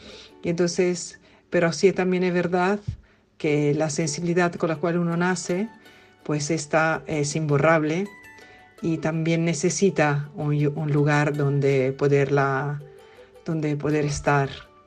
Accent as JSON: {"language": "Spanish", "country": "Italy", "said": "Como italiana"}